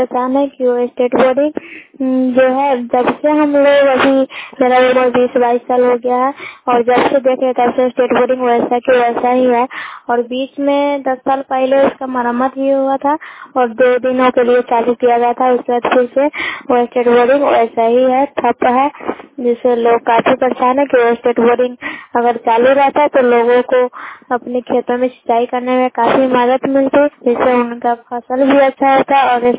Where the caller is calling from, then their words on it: Sawatpur, India; सावतपुर पंचायत के सावतपुर गांव से बोल रही हूँ।